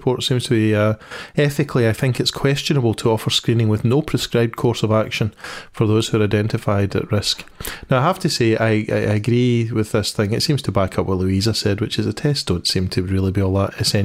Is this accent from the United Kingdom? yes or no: yes; Scotland, United Kingdom; How do I know that? Because I'm a Scot.